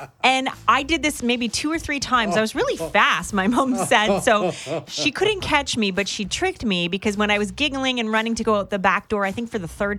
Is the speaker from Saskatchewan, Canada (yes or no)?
no; Panorama Ridge, British Columbia, Canada; Yeah, Panorama Ridge area.